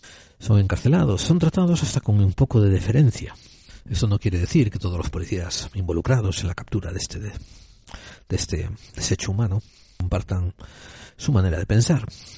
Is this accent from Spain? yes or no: yes; Spain; born there; Yo nací en España, pero seguramente algunos antepasados míos hace 300 años fueron marroquíes, por eso yo ahora tengo la tez un poco aceitunada y el pelo un poquito rizado, pero me puedo considerar un blanco español.